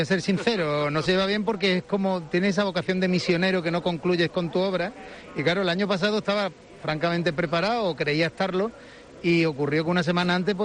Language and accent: Spanish; Málaga, Andalusia, Spain; hay una evocación de como cualquier malagueño, ¿no?